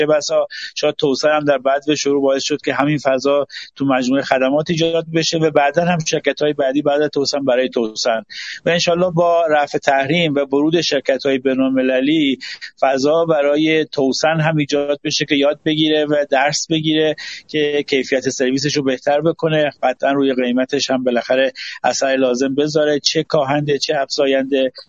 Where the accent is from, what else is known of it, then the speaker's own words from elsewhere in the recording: Iran; برای هممون به عنوان یک ایرانی دلچسب و هممون هست